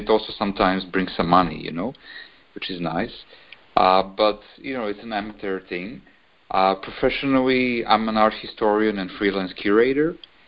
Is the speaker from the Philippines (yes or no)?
no; Serbia; moved away as an adult; now in Podgorica, Montenegro; Yeah, I'm originally from Serbia, and I just moved here like a few months ago, so I'm living somewhere in between.